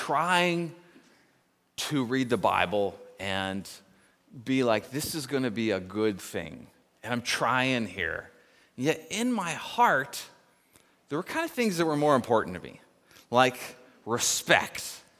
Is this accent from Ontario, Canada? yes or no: no; Nanaimo, British Columbia, Canada; it was in port in my hometown of Nanaimo, and a bunch of people from Nanaimo were volunteering on the ship.